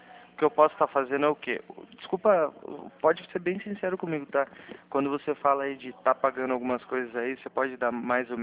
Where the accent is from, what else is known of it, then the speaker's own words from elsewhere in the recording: Sorocaba, São Paulo, Brazil; Não, eu sou de Sorocaba.